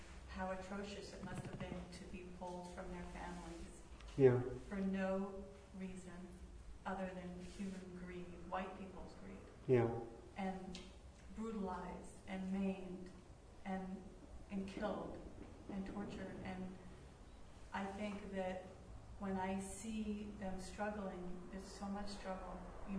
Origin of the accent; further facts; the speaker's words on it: Ireland; I'm Irish. My grandparents were hugely racist.